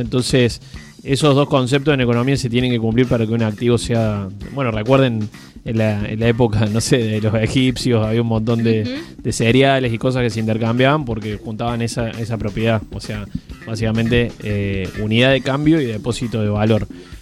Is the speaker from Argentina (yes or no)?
yes; Argentina; seguimos con este mal endémico de perder el poder adquisitivo como argentinos todo el tiempo